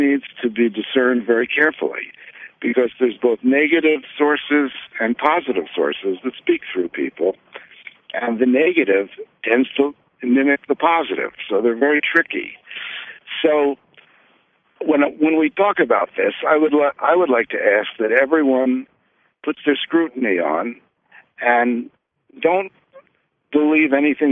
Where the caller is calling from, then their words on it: Boulder City, Nevada, United States; I'm calling from Boulder City, Nevada.